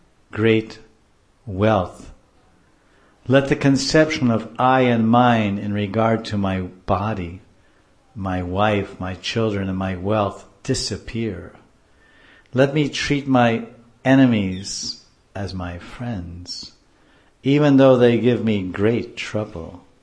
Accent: Mumbai, Maharashtra, India; now in Vrindavan, India; I'm trying to live here, and I'm a city wallow. I'm from Maya Nagari, you know, Maya Nagari, Bombay, Maya Nagari.

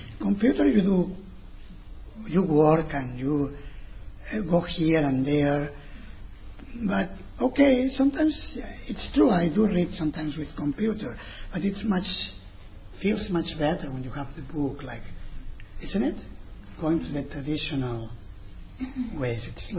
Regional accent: Spain; born there; English is a second language; I remember also, I was born in Spain.

